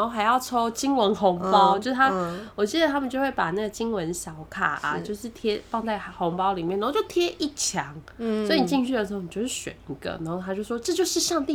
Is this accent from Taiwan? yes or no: yes; Taiwan